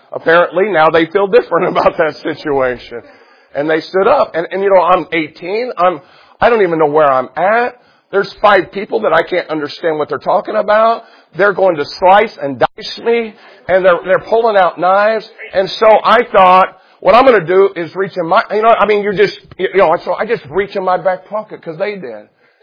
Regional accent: Jacksonville, Indiana, United States; I'm by myself, and I'm from Jacksonville, Indiana, and I have no reference point.

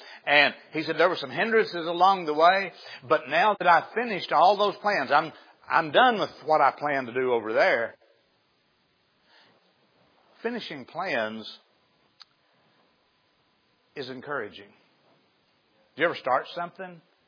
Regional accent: Arkansas, United States; Where I grew up in Izzard County, we used to drive by this place up the road about a half mile from where I grew up

